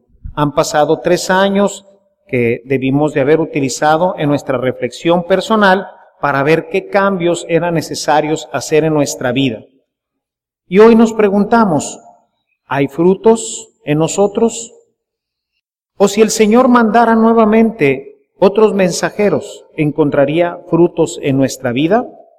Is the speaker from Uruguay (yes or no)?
no; Mexico; Nosotros somos mexicanos.